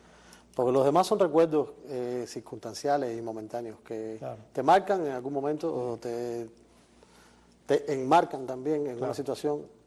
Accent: Havana, Cuba; Nací en Pedao, me crié entre el Casino Deportivo de la Víbora. Estudié en el Pre de la Víbora.

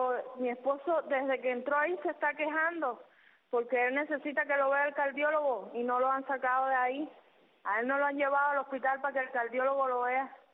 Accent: Placetas, Villa Clara, Cuba; No, nosotros somos de Placeta.

